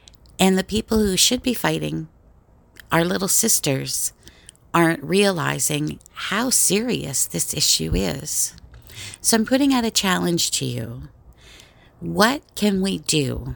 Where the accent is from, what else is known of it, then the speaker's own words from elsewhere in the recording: Canada; I'm a Canadian.